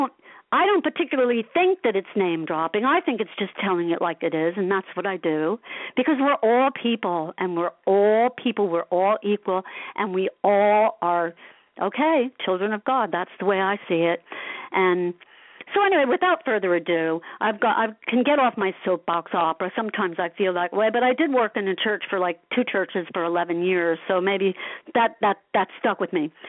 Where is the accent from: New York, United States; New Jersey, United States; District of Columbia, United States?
New Jersey, United States; Asbury Park; you know, growing up in Asbury. You had that Asbury Park attitude, you know.